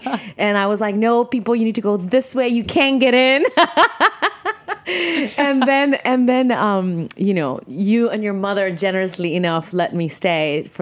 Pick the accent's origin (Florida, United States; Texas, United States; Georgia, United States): Florida, United States; Miami; also born or lived in Venezuela / New York; because I was born in Miami and I grew up a little bit in Venezuela, but then grew up in Miami and in New York.